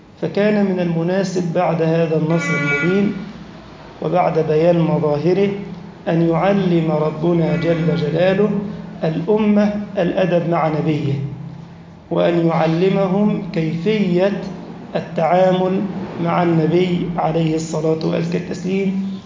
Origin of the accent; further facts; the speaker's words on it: Egypt; واجعل بلدنا مصر أمنا أمانا سخاء رخاء وسائر بلاد المسلمين